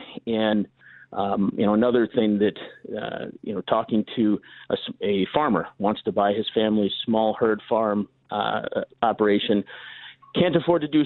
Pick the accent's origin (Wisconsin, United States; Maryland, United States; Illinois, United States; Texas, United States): Wisconsin, United States; Eau Claire; now in Fall Creek, United States; Well, born and raised in Eau Claire. I live in Fall Creek with my wife and our kids now.